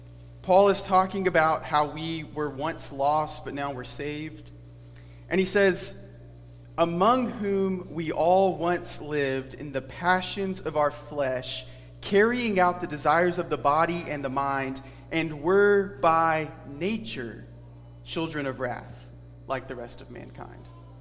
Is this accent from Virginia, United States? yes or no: no; Alabama, United States; I grew up in Alabama. And that was very, very common among the women of the church that I grew up in.